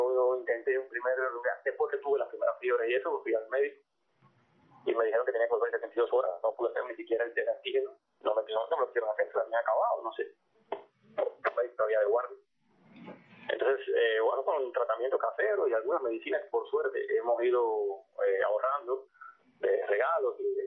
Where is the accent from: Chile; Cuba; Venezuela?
Cuba